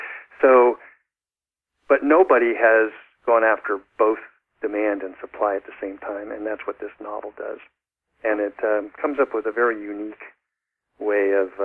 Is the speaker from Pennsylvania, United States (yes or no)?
no; San Francisco, California, United States; And I grew up in San Francisco and went to high school